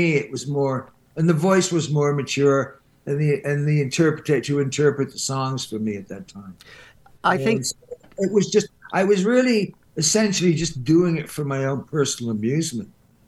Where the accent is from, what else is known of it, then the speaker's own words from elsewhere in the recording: England, United Kingdom; you know, I'm English. So I grew up a lot around Jamaican music and reggae